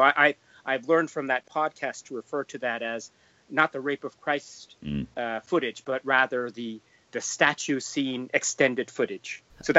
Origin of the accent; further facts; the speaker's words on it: Connecticut, United States; also born or lived in Japan; I was born in Japan, and when I was about 2 years old, because of my father's work, we moved to the United States, and I went to school in. We lived in Connecticut